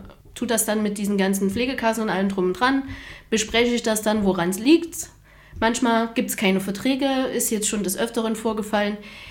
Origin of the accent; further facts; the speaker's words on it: Thuringia, Germany; Also ich komme ursprünglich hier aus der Nähe von Gera.